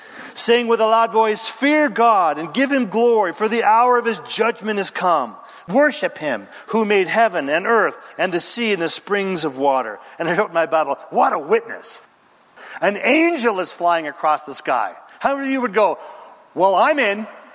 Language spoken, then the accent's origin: English; Redding, California, United States; I said it before, I'm from Northern California, Redding, where a lot of things wild grow.